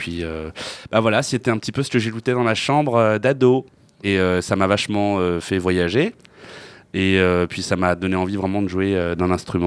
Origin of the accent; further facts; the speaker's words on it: Paris, Île-de-France, France; also born or lived in La Garenne-Colombes; moi, je suis né à côté de Paris, à la Garenne Colombes. Voilà, j'ai grandi à Paris jusqu'à mes 9 ans, 9-10 ans. Et après, on est arrivé à Guerre, où, en fait, dans le village de ma mère